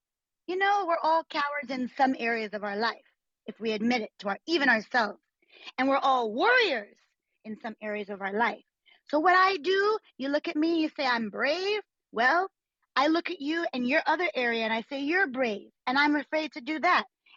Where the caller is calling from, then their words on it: Maryland, United States; Greetings … Maryland, D.C.